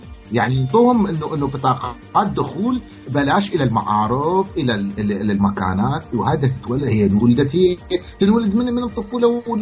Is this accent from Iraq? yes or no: yes; Iraq; أنا عراقي أنا أقرأ